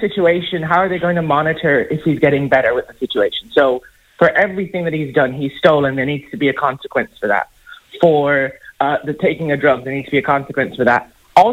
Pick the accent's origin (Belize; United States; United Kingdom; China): Belize; I'm from Belize originally